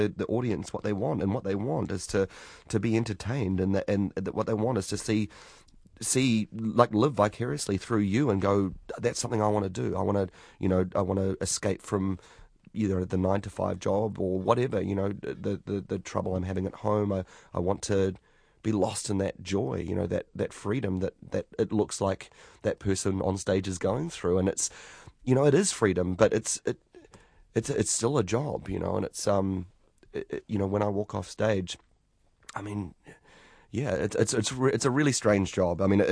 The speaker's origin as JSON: {"language": "English", "country": "New Zealand", "tie": "born or raised there", "said": "it's just so opposite to our experience growing up in New Zealand."}